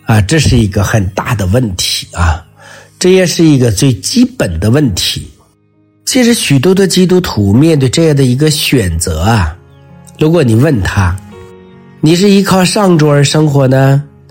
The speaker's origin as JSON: {"language": "Chinese", "country": "China", "said": "这就是今天我们中国人常讲的善有善报，恶有恶报。"}